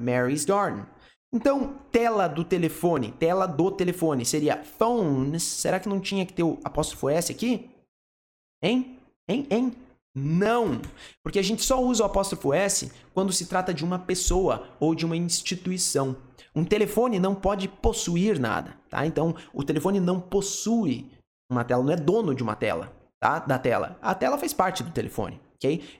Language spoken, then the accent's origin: Portuguese; Curitiba, Paraná, Brazil; born there; pelo menos aqui em Curitiba, a cidade onde eu nasci